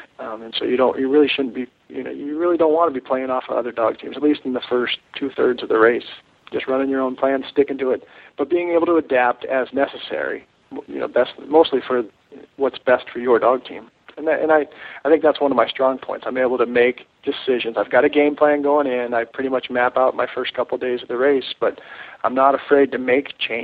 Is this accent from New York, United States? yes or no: no; Anchorage, Alaska, United States; You know, we weren't into dog mushing, but it was just something you did growing up in Anchorage.